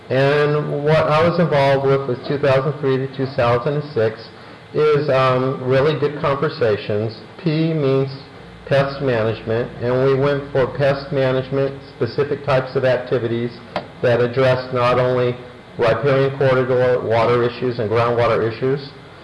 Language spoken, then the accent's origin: English; Midwest, United States; Just, I come from the Midwest